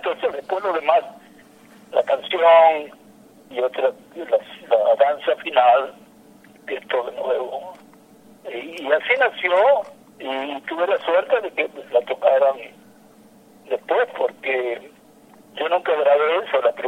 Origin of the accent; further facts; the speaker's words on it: Buenos Aires, Argentina; moved away; yo salí de Buenos Aires en el año 58